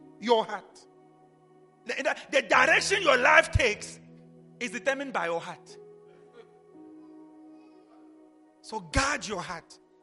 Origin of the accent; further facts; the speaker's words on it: South Africa; But we are from South Africa.